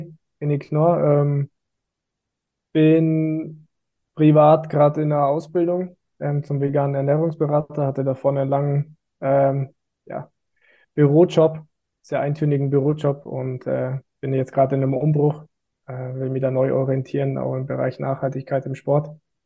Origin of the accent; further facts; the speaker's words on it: Kempten, Bavaria, Germany; Der hat sich in Kempten gegründet, also auch meine Heimatstadt.